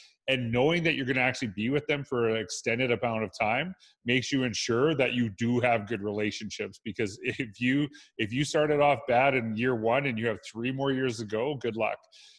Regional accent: Edmonton, Alberta, Canada; I'm from Edmonton, Alberta, Canada.

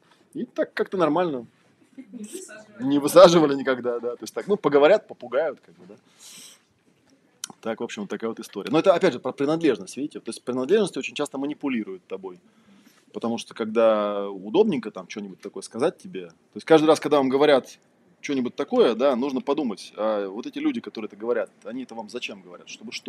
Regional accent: Lithuania; also born or lived in Kazakhstan; Потому что я родился в Казахстане, школу закончил в Литве

